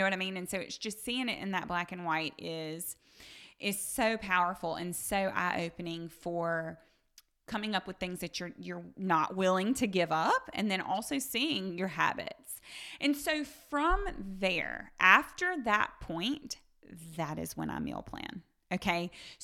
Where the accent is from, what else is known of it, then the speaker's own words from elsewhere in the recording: the South, United States; I personally don't know if I'd be able to do anything different, but because I am from the South, but you see what I'm saying.